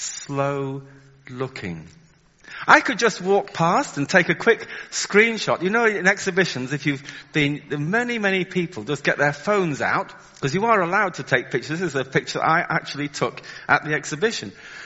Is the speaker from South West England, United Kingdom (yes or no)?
no; Wales, United Kingdom; Maybe just because I'm Welsh. Oh, I shouldn't have mentioned I'm Welsh.